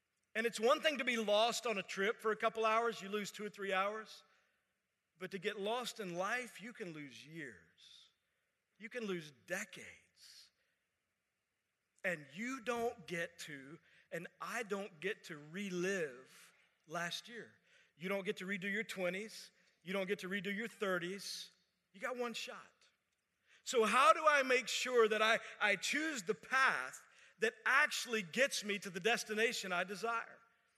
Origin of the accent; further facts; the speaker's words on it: Orlando, Florida, United States; They didn't know I was from Orlando